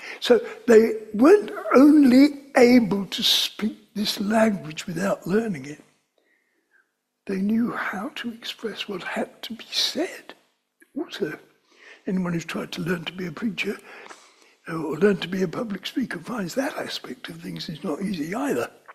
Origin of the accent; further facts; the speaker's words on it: London, United Kingdom; accent: London; Everybody would know that I'm a Londoner. If I go to Zambia, I'm ashamed of my London accent